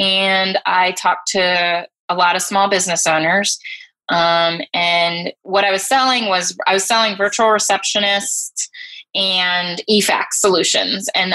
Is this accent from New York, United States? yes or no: no; Dayton, Ohio, United States; now in Atlanta, United States; Yeah, so I grew up in Dayton, Ohio. And I'm the youngest in my family. And so I grew up in Dayton.